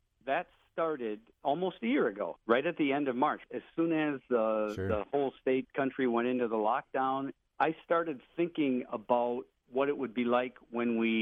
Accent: Golden Valley, Minnesota, United States; I grew up in the Twin Cities, Golden Valley.

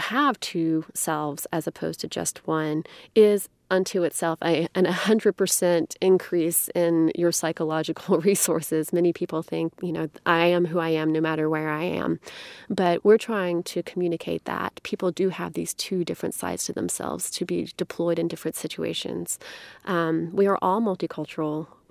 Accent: Memphis, Tennessee, United States; So as I said, I'm from Memphis, Tennessee, and that's where the National Civil Rights Museum is located.

